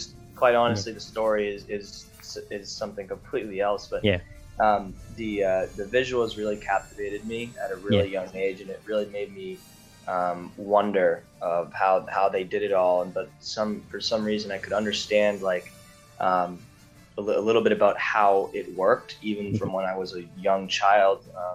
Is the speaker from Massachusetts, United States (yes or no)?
yes; Waltham, Massachusetts, United States; I'm from Waltham, Massachusetts. That's from the United States. And I've lived there my whole life so far.